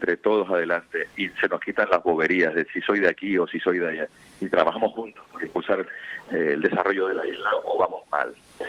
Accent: Canary Islands, Spain; No, soy un tinerfeño que siente esta isla y que tiene familia en el norte de la isla. Tiene familia en el sur de la isla

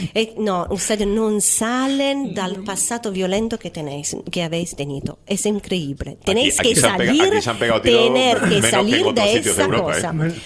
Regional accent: Italy; Spanish is a second language; yo después sigo siendo siempre italiana

